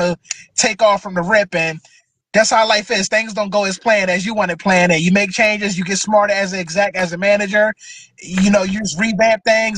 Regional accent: Philadelphia, Pennsylvania, United States; Obviously, I'm from Philly, you know what I mean?

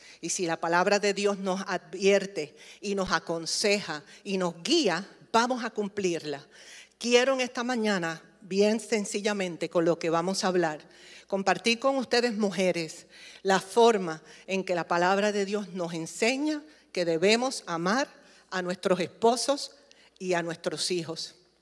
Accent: Puerto Rico; mi familia es multicultural. Somos puertorriqueños, yo descendiente de vascos españoles

